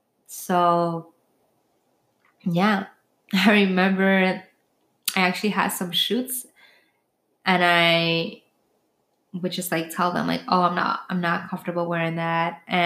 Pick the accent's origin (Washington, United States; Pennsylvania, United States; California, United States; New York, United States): New York, United States; it's just me being, again, passionate about being a New Yorker